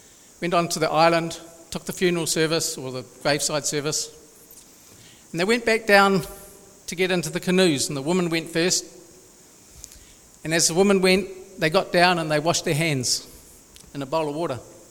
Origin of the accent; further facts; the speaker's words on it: Rotorua, Bay of Plenty, New Zealand; I'm from Rotorua, and in Rotorua, we have a lot of lakes.